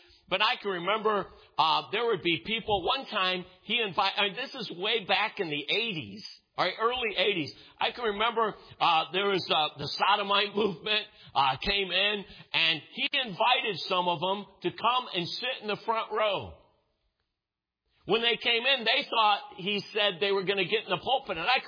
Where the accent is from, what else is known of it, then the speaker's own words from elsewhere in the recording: Cleveland, Ohio, United States; I mentioned this morning that I grew up in Cleveland, Ohio.